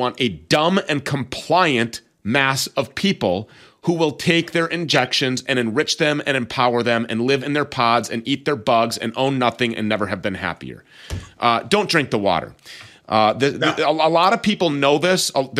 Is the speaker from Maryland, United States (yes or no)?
no; Minnesota, United States; It's sourced right here in my home state of Minnesota